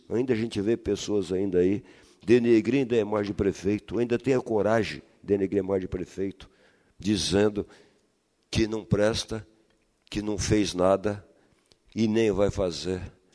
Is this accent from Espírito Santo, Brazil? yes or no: yes; Rio Bananal, Espírito Santo, Brazil; born there; nós que somos ribanenses, igual eu que nasci aqui em Rio Bananal.